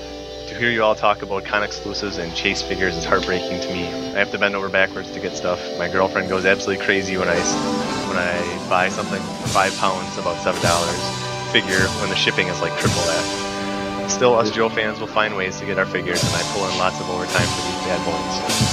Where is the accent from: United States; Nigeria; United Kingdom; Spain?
United Kingdom; I'm British.